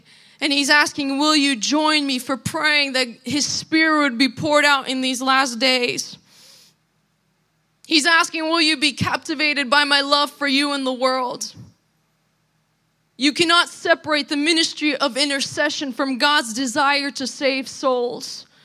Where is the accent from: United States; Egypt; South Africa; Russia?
Russia; We would say, we're from Russia